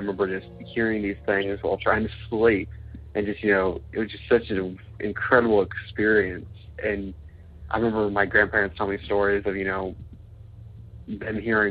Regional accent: Tulsa, Oklahoma, United States; I'm from Tulsa, Oklahoma.

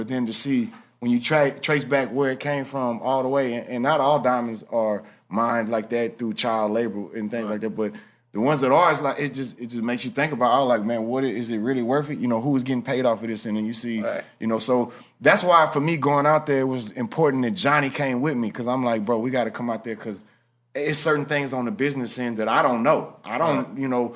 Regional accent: Houston, Texas, United States; especially growing up in Houston, leaving Houston to go to other cities and then going to other continents

